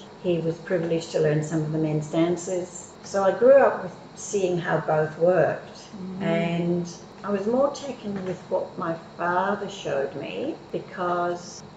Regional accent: Singapore; I had an interesting childhood in that I was brought up in Singapore

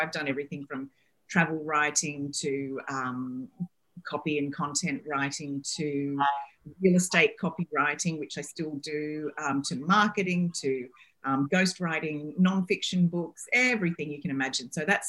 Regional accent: Australia; also born or lived in United Kingdom; Well, I'm from Australia. I lived in the UK for a long time. So my Australian friends and family think I've lost my Australian accent.

